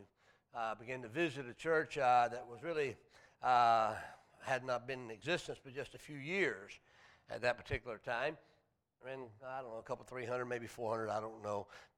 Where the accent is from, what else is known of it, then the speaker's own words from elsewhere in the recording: North Carolina, United States; also born or lived in Virginia; I was born in North Carolina. How many can figure that out? I've already had a couple people say something about my accent, and I didn't think I had an accent. But anyway, I lived there until I was about 13.